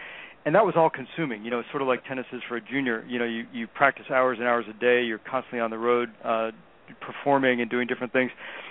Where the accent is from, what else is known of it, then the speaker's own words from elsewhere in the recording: New Hampshire, United States; up in Vermont, not too far away from where I was growing up in New Hampshire.